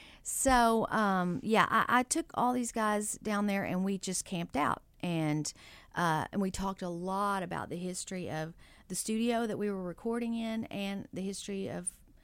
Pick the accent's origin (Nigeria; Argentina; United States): United States; Texas; So I grew up in East Texas and listening to like real country music